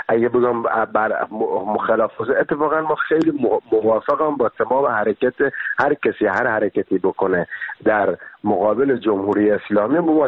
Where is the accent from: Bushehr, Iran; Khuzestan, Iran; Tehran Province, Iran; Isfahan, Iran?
Bushehr, Iran; now in Paris, France; بچه بوشهرم و بعدش هم الان 17 سال پاریس زندگی می‌کنم. بعدش هم ما رو تبعیدم دیگه، یعنی تبعید اجباری.